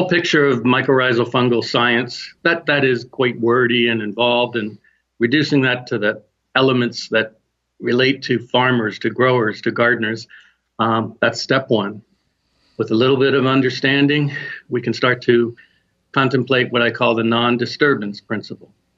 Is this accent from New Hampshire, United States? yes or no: yes; New Hampshire, United States; because I come from New Hampshire.